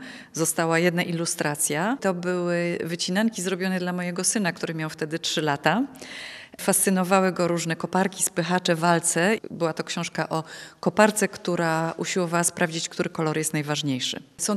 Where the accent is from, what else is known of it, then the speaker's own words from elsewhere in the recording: Gdańsk, Pomeranian Voivodeship, Poland; ponieważ jestem z Gdańska. Ja urodziłam się w Gdańsku chodziłam do szkół i kończyłam wyższą uczelnię tutaj.